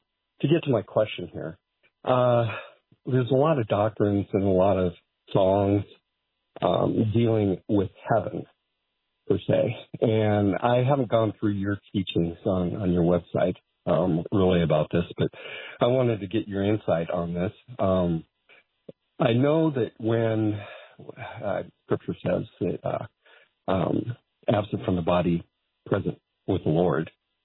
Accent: McMinnville, Oregon, United States; And you're actually originally from my hometown in McMinnville, too.

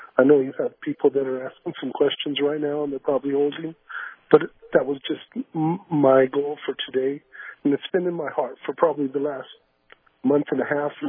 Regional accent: Albuquerque, New Mexico, United States; And I was from Albuquerque and Skip Heislick and some other things.

